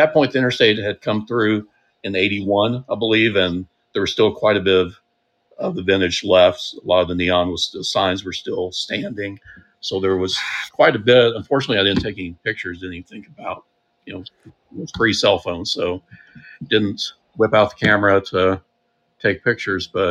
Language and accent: English; Knoxville, Tennessee, United States; now in Tucumcari, United States; I am from Knoxville, Tennessee.